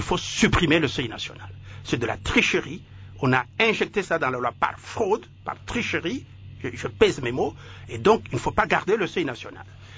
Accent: Tshilenge, Kasaï-Oriental, DR Congo; À Sakania, ou chez moi, à Chilengue, ou à Mbujima.

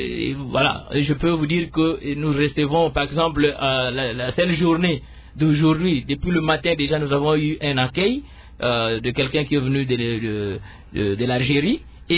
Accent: DR Congo; moi je suis Congolais

